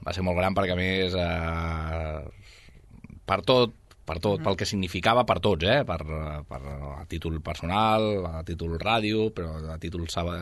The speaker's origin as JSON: {"language": "Catalan", "town": "Barcelona", "region": "Catalonia", "country": "Spain", "said": "jo no sóc de l'Hospitalet, jo no he viscut mai a l'Hospitalet. Jo era de Barcelona i treballava a Ràdio Hospitalet."}